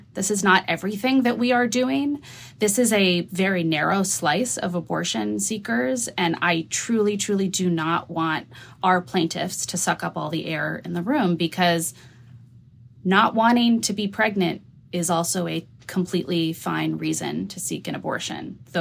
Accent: New Mexico, United States; I'm from New Mexico, so I'm allowed to say that.

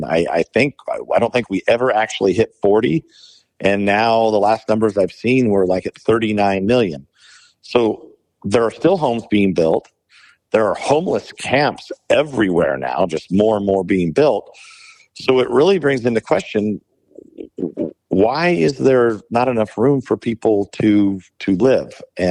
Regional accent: California, United States; that appeared to be gypsies in my hometown, Romanian gypsies. And I can tell you that I've never seen Romanian gypsies in my part of California.

